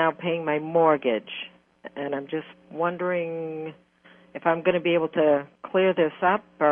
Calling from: New Hampshire, United States; New Hampshire.

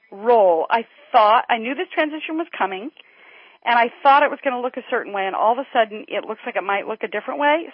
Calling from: Sacramento, California, United States; Sacramento, California.

